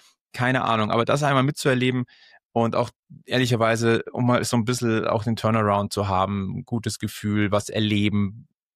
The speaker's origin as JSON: {"language": "German", "town": "Munich", "region": "Bavaria", "country": "Germany", "tie": "born or raised there", "said": "weil ich würde gerne das in München in meiner Heimatstadt schon nochmal erleben"}